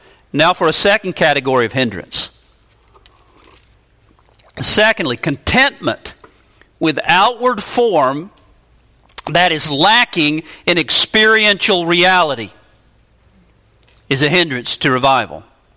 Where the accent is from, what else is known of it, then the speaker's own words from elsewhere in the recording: North Carolina, United States; I know in the churches where I grew up in North Carolina